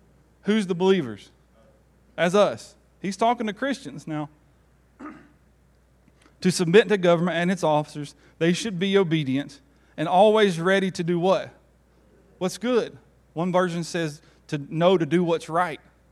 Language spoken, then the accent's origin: English; Tennessee, United States; I'm a Georgia fan since I was little, and I grew up in Tennessee.